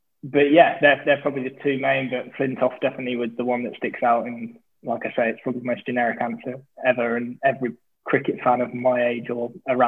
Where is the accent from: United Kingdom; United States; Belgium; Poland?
United Kingdom; Shrewsbury, West Midlands; I was born and bred in Shrewsbury, obviously a couple hours north of Worcester